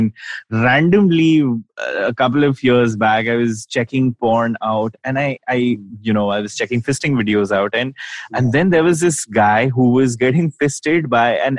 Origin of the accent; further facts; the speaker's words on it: Ranchi, Jharkhand, India; Sweetie, I grew up in Ranchi.